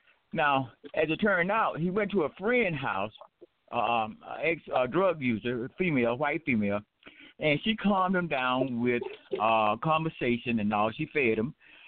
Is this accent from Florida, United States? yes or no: no; Atlanta, Georgia, United States; Now, look, I'm from Atlanta